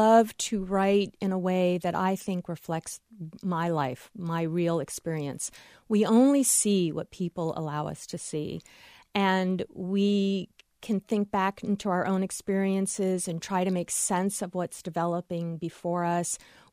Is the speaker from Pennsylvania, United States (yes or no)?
no; Washington, District of Columbia, United States; I based Arden and Rory on my own experience growing up in Washington, D.C. and attending an all-girls school.